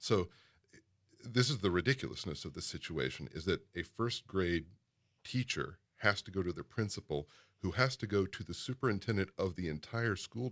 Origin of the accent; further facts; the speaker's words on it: Kentucky, United States; I remember I grew up in South Central Kentucky in the 80s